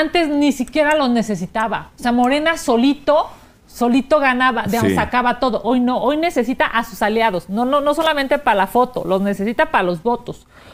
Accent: Mexico City, Mexico; Yo es soy cierto, de la Ciudad de México.

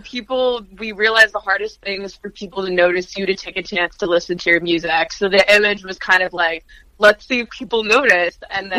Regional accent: Alberta, Canada; even as kids growing up in Alberta.

